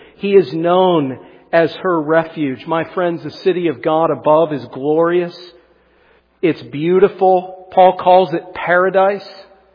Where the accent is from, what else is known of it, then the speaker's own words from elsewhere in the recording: Pennsylvania, United States; I love the city of Southfield. I love my hometown in Pennsylvania.